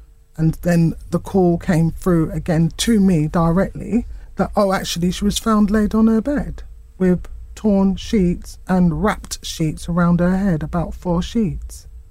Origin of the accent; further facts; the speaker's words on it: United Kingdom; she was born here. I was born here. We're British